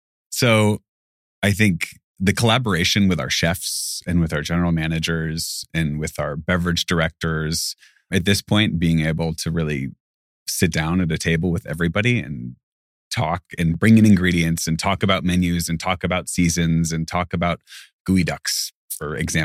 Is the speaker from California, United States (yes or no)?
yes; California, United States; now in Seattle, United States; Growing up in California and knowing California, I mean, the growing season is so infinite.